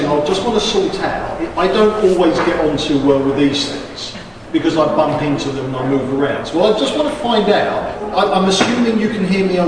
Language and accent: English; England, United Kingdom; now in United States; because I'm an Englishman in America, I'm just going to assume on the assumption that Americans are ignorant about everything.